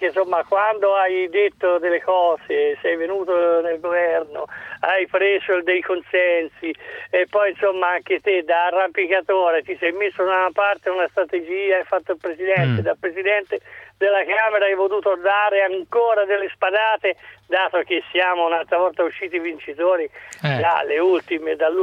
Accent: Livorno, Tuscany, Italy; Sì, io sono di Livorno

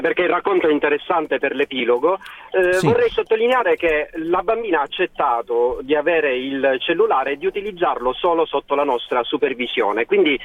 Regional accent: Sicily, Italy; anche noi siamo siciliani

